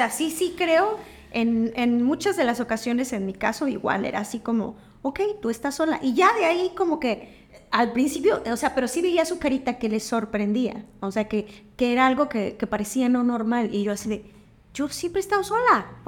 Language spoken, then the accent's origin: Spanish; Mexico City, Mexico; now in Cancún, Mexico; Soy de la Ciudad de México, con dos hijos